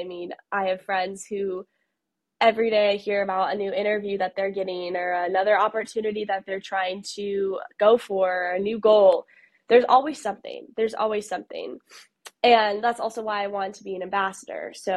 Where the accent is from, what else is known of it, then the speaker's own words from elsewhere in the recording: Ann Arbor, Michigan, United States; So I'm from Ann Arbor. So Michigan here, everyone's obsessed with Michigan. And I wanted to like totally leave the state, get out of here, go to New York.